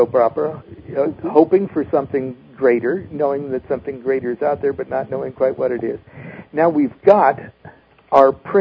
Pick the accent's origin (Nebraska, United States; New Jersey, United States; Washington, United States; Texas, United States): Nebraska, United States; Columbus; I was raised in Columbus, Nebraska